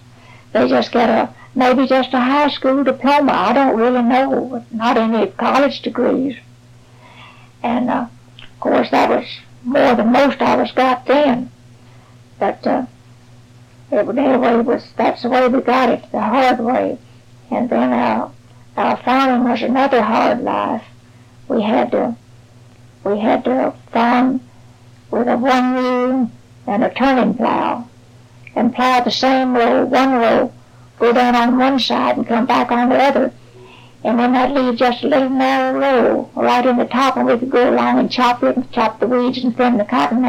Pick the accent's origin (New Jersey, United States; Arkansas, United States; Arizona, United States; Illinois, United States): Arkansas, United States; born there; I was born in Jackson County, Arkansas in 1894.